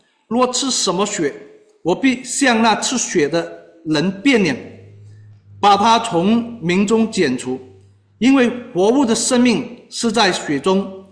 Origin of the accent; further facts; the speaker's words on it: China; 我中国人什么都吃